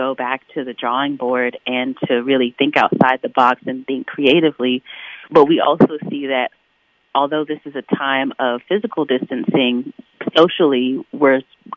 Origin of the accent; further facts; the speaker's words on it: Morganton, North Carolina, United States; I am a native to Western North Carolina, born and raised in Morganton, and actually I do have family roots in Asheville as well. So, yes, I'm very much local.